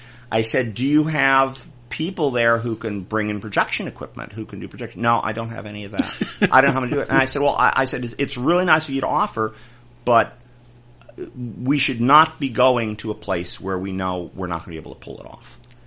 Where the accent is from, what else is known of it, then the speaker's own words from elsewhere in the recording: Cleveland, Ohio, United States; I'm from Cleveland originally, so I'm allowed to bash Cleveland.